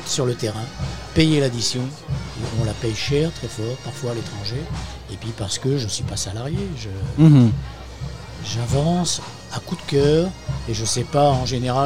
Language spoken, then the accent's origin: French; Royan, Nouvelle-Aquitaine, France; Parce que je suis de Royan, en fait. Je suis de la Charente-Maritime.